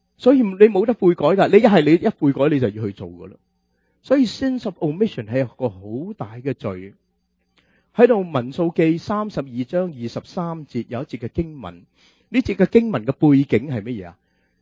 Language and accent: Cantonese; Guangdong, China; 好像我们广东人说牛比蚊比